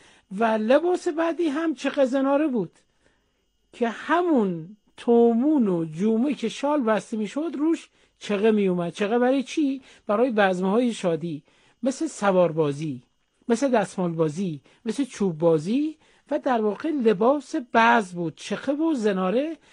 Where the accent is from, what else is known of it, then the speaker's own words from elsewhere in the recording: Iran; ما چون ایرانیم